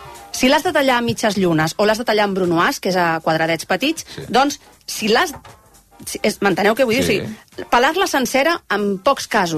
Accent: Catalonia, Spain; Ja sé que som catalans

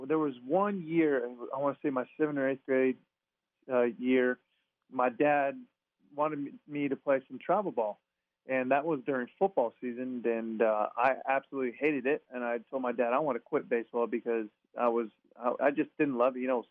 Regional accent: La Mirada, California, United States; I grew up in La Mirada, California. It's the border city of LA County and Orange County. So we're pretty far south on the LA County side. And I went to La Mirada High School.

